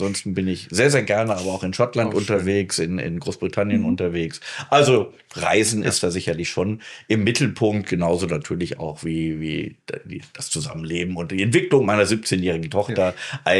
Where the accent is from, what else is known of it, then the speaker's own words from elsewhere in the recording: North Rhine-Westphalia, Germany; also born or lived in Lower Saxony; now in Hannover, Germany; 56 Jahre bin ich alt, wohne hier in Hannover in Kirchrode, bin gebürtiger Niedersachse, wie man wahrscheinlich an der Aussprache auch hört, aufgewachsen allerdings im Rheinland, im Kölner Umfeld, wo meine Familie auch herkommt